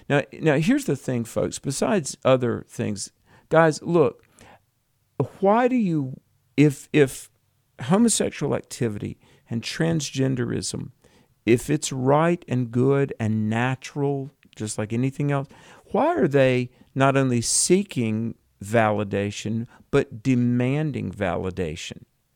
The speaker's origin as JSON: {"language": "English", "region": "North Carolina", "country": "United States", "tie": "born or raised there", "said": "Let me tell you, there's a story emerging in my home state of North Carolina."}